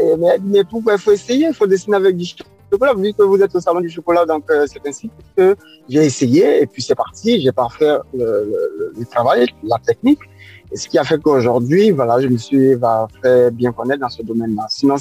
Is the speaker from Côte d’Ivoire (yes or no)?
yes; Côte d’Ivoire; moved away as an adult; now in Paris, France; j'ai quitté la Côte d'Ivoire dans les années 2000 pour continuer mes études ici.